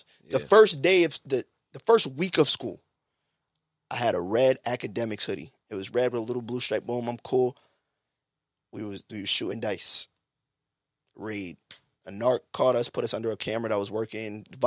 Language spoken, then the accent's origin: English; New York, United States; And I'm from New York.